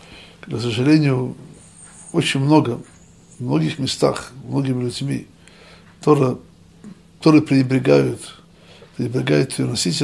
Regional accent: Russia; Я еще вырос в Советской России.

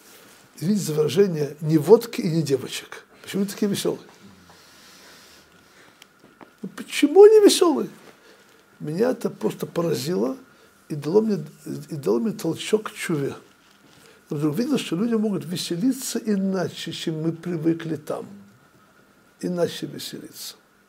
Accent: Odesa, Odesa Oblast, Ukraine; also born or lived in Russia; now in Jerusalem, Israel; Я родом из Одессы, жил немножко в России 2,5 года, но в основном жил на Украине.

